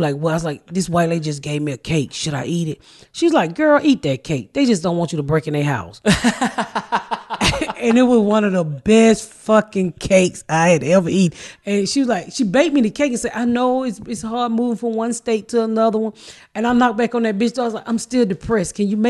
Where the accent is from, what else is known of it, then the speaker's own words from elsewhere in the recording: Atlanta, Georgia, United States; So I'm from the South. I'm from Atlanta. Never seen corn like that in my life.